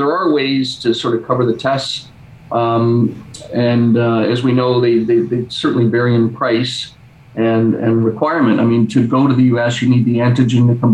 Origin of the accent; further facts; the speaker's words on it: Canada; said, if you wait, like even in being Canadian